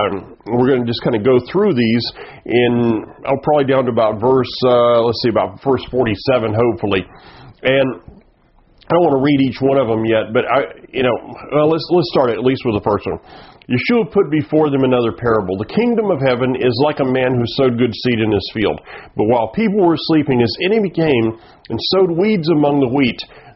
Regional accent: the South, United States; But, I grew up in the South, and I grew up in a very prejudiced area, and I got through that.

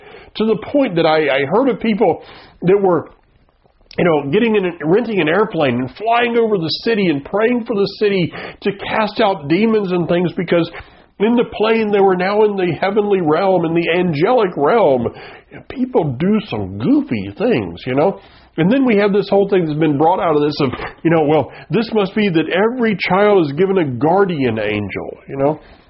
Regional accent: the South, United States; I personally, growing up in the South, being a part of the riots, I mean, I was there in the 70s.

